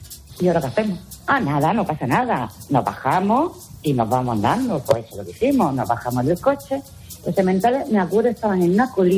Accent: Almería, Andalusia, Spain; Nosotros somos de Almería

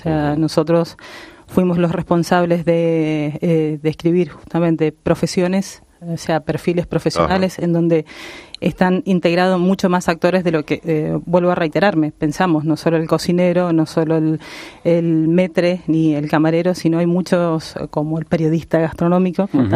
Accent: Mendoza, Argentina; now in Spain; De Mendoza.

